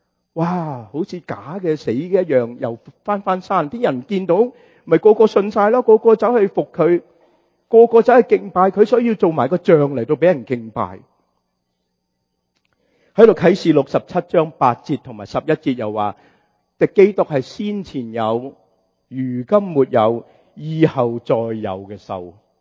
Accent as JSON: {"language": "Cantonese", "country": "China", "said": "所以佢哋每隔幾年就要有一個闰月，好似我哋中國人一模一樣"}